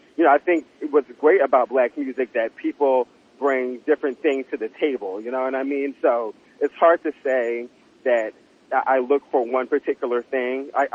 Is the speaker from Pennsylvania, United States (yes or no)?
yes; Philadelphia, Pennsylvania, United States; you know, I'm from Philly, so hip hop will influence everything that I do.